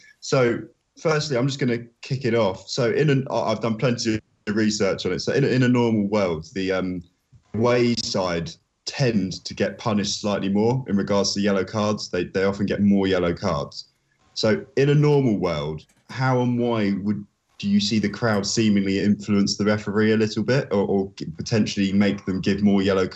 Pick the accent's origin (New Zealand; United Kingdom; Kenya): United Kingdom; Guildford, South East England; I'm originally from Surrey, in Guildford.